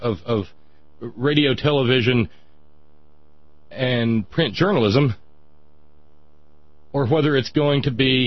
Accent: Scotland, United Kingdom; As a Scot, I can ask, have we ever been innocent of anything?

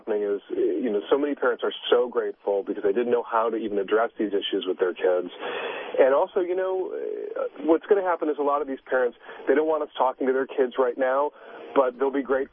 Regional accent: Chicago, Illinois, United States; But I grew up in the city of Chicago, and I was, you know, Billy Lucas's age in 1980.

